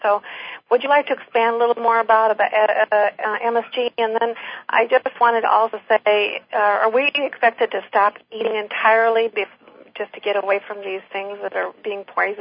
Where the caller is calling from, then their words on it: Phoenix, Arizona, United States; I'm calling from Phoenix, Arizona.